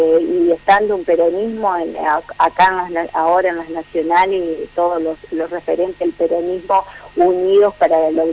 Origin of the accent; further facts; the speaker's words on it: San José de Feliciano, Entre Ríos, Argentina; verdad es que con muy buenos resultados en San José Feliciano, y yo soy una eterna agradecida a mi pueblo, a los vecinos que nos han acompañado